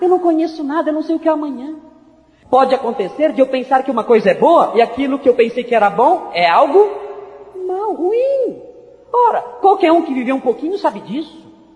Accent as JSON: {"language": "Portuguese", "region": "São Paulo", "country": "Brazil", "accent": "paulista", "said": "tem algum sotaque paulista aqui, além do meu?"}